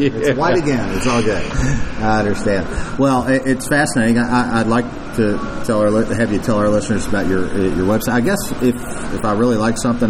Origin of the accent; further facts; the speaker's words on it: Louisville, Kentucky, United States; this is part of the show where I talk about some of the things going on in our fair city, my hometown, Louisville, Kentucky